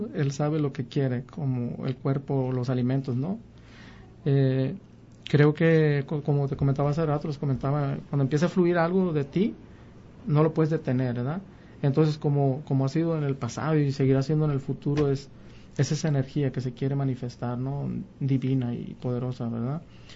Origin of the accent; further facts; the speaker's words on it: Villa Purificación, Jalisco, Mexico; soy oriundo de mi pueblo y ahora sí que parece que estoy bien enraizado, dice la gente ahí en Villa, ¿da? Y Villa Purificación, al igual que todos sus pueblitos aledaños, La Huerta, Casimiro, Autlán, para mí son maravillosos y magníficos